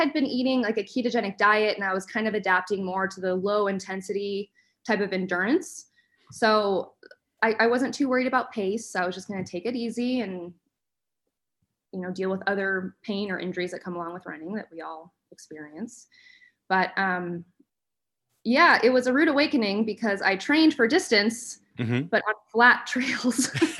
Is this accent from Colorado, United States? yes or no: yes; Colorado, United States; moved away as an adult; also born or lived in New York City / Washington, D.C. / Garmisch, Germany; now in Georgia; Colorado. That's where I'm from. And we've just been on this wild nomadic goose chase. So since 2016, we moved from Colorado to New York City, to Washington, D.C., to Garmisch, Germany, and we're now in Georgia.